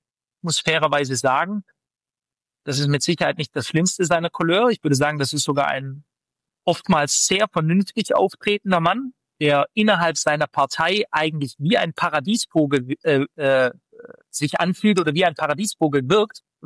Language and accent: German; Stuttgart, Baden-Württemberg, Germany; Ich komme ja eigentlich aus Stuttgart. Ich bin Schwabe.